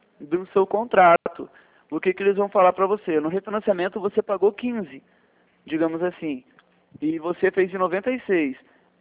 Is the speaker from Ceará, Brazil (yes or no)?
no; Curitiba, Paraná, Brazil; Eu sou daqui de Curitiba.